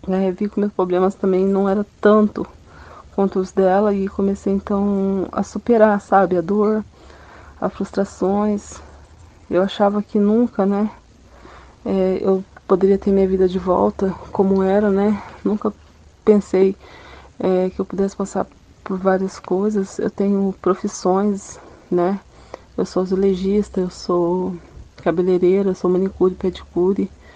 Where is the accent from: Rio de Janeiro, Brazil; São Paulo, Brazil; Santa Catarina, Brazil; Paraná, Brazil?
Paraná, Brazil; Londrina; tenho 32 anos, sou natural de Londrina mesmo